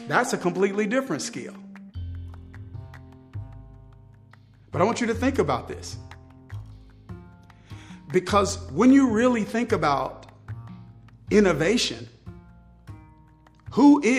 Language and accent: English; Mississippi, United States; I grew up in Mississippi in church having to memorize this prayer called the Model Prayer, the Lord's Prayer.